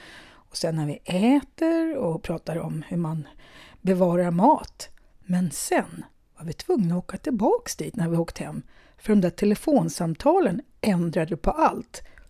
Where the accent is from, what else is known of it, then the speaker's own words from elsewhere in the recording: Bollmora, Stockholm County, Sweden; Jag är en asfaltsunge från Bollmora som inte vet vad man gör med saker man odlar.